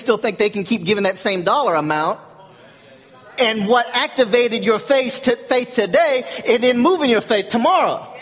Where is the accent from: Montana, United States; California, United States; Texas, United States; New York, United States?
Texas, United States; born there; accent: Texan; My Texas comes out in me when I get excited. And I'm not apologizing. I was born in Texas.